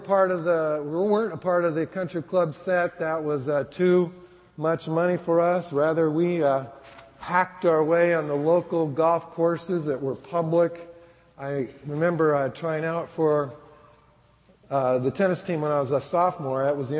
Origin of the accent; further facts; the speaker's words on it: Iowa, United States; now in Minnesota, United States; I came from a really ordinary family. I came from Iowa, and it doesn't get any more ordinary than that. When I first moved to Minnesota, I was actually really shy to tell people I came from Iowa.